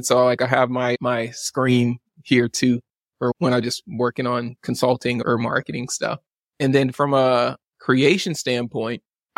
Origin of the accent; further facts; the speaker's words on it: Baton Rouge, Louisiana, United States; also born or lived in New Orleans; I grew up in Baton Rouge, Louisiana. Yeah. I went to LSU. Purple was a big color there. I also grew up and spent a lot of time in New Orleans.